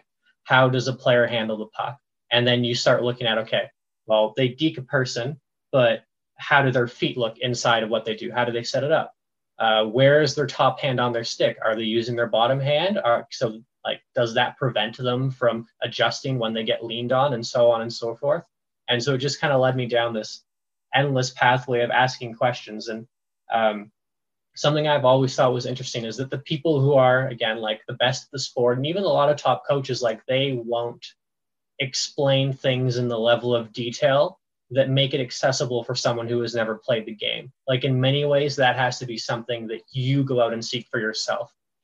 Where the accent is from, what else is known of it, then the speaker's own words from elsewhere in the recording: Ontario, Canada; I grew up in the middle of Hockeyville, Ontario. Like I grew up right in the middle of everyone around me played hockey.